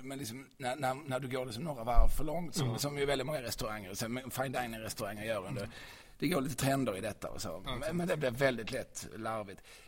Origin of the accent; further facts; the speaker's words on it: Skåne, Sweden; Ja, men jag är ju skåning, så att jag liksom konfronterades med surströmming för första gången för några år sedan.